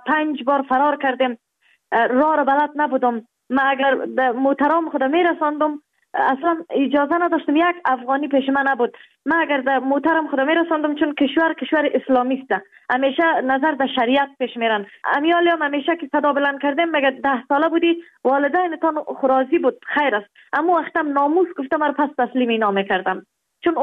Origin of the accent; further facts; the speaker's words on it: Kabul, Afghanistan; moved away; also born or lived in Baghlan; و در افغانستان در ولایت بغلان در دنیا آمدیم. جاغری بود، از اونجا آمدیم کابل.